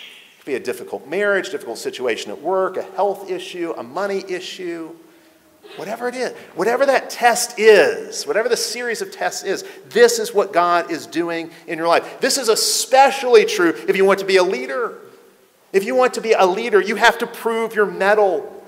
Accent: Chicago, Illinois, United States; Growing up in Chicago during the Michael Jordan era, I remember when the Bulls finally broke through and they won a championship.

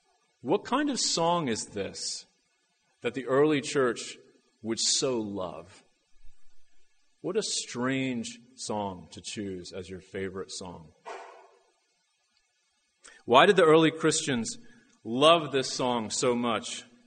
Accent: Washington, District of Columbia, United States; I'm a pastor from Washington, D.C.

